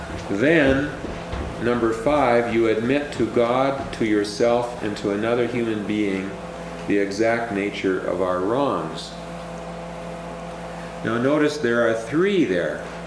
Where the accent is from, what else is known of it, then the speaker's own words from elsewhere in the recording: Willmar, Minnesota, United States; a pastor who dealt with alcoholics in my hometown of Wilmer, Minnesota for many years